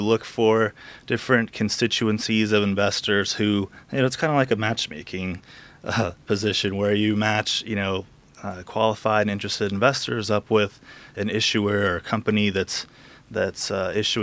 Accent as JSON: {"language": "English", "town": "San Diego", "region": "California", "country": "United States", "said": "So like you mentioned … I'm from San Diego."}